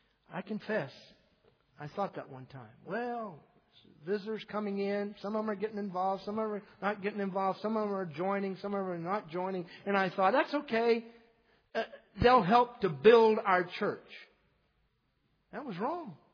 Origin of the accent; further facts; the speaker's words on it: South Carolina, United States; I grew up in South Carolina and I never once saw my parents ever go to church one time in my life.